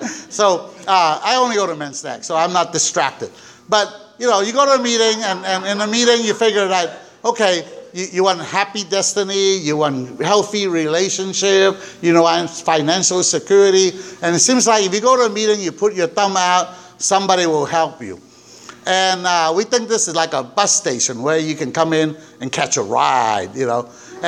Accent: California, United States; I'm from SoCal, okay.

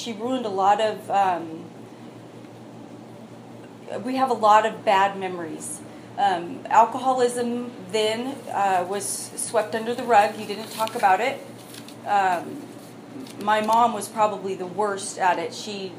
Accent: Santa Maria, California, United States; I grew up here in Santa Maria. I was born and raised here.

